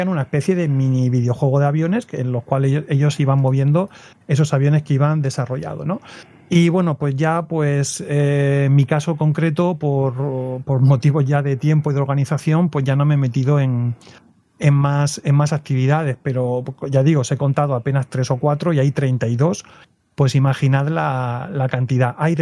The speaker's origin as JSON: {"language": "Spanish", "town": "Murcia", "region": "Region of Murcia", "country": "Spain", "said": "yo soy de Murcia"}